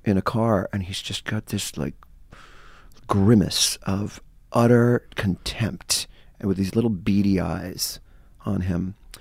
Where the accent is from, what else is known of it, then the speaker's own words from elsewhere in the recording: Miami, Florida, United States; I grew up in Miami, came to school in New York, but Chicago was the place that I fell in love with.